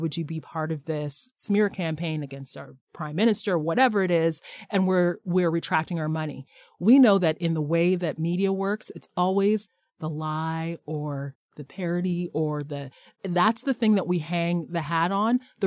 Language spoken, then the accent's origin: English; Canada; Well, I guess I am Canadian because I am outraged.